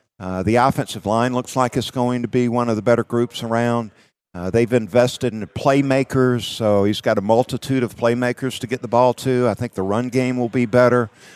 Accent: Georgia, United States; I grew up in South Georgia, and I was a fan of all college football.

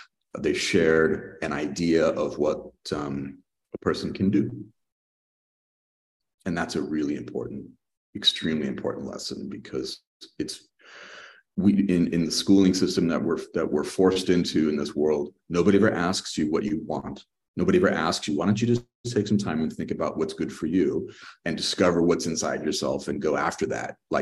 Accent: Arizona, United States; born there; Well, I was born in Arizona.

